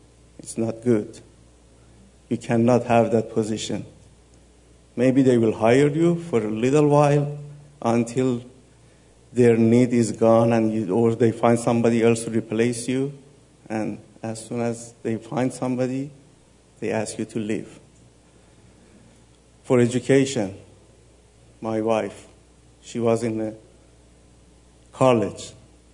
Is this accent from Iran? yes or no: yes; Iran; moved away; My wife, Afruz, we came from Iran. We flee from Iran about 12 years ago because of persecution.